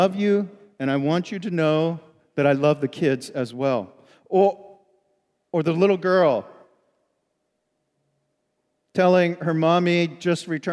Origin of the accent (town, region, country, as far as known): New York, United States; born there